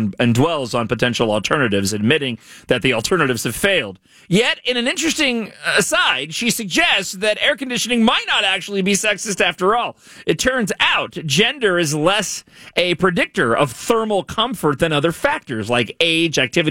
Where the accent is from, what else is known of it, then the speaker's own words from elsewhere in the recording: Ireland; I'm a lapsed Catholic, and I'm Irish